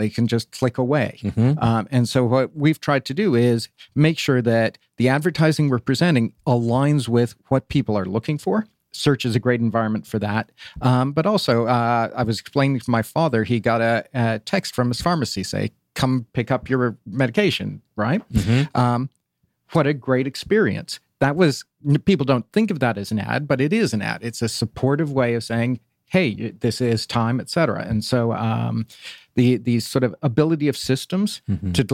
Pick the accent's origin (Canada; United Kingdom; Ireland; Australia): Ireland; now in Atlanta, United States; Oh, well, originally, I also moved to Atlanta about 20 years ago, and originally from Ireland.